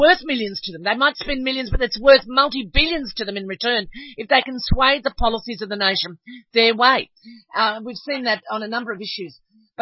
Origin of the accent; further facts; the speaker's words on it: Australia; I think, behoves us, as Australian public. We need to make our democracy work and function